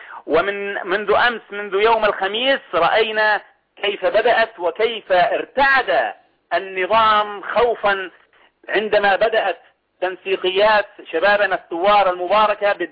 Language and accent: Arabic; Hama, Hama Governorate, Syria; كما انتفضت مدينتي حماة ودير الزور اللتين لم تتحركا في البداية